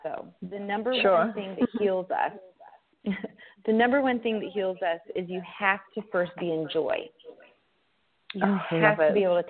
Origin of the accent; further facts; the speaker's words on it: Indianapolis, Indiana, United States; now in Las Vegas, United States; Oh, and a place in my hometown, Indianapolis, Indiana, too.